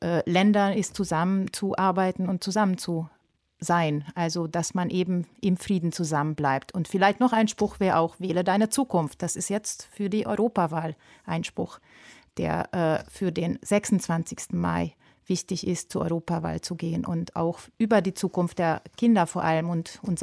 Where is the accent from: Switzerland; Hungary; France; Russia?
Hungary; German is a second language; now in Germany; Ich bin in Ungarn zur Schule gegangen und bin dann später nach Deutschland gekommen und habe mich gerade gefreut, meine Muttersprache zu hören.